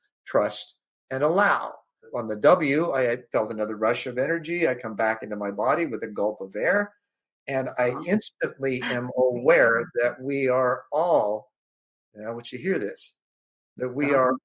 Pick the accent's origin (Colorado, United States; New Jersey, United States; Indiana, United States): Indiana, United States; Alexandria; Alexandria, Indiana, originally. I was born in Indianapolis at birth, adopted at 6 weeks.